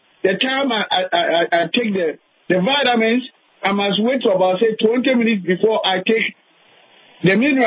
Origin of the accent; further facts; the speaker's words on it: Ghana; now in New York, United States; Oh, I'm originally from Ghana.